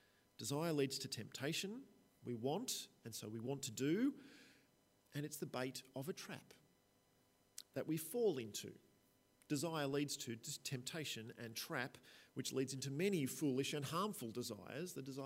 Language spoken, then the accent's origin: English; Australia; Now, I'm an Australian, that's hard for me to hear.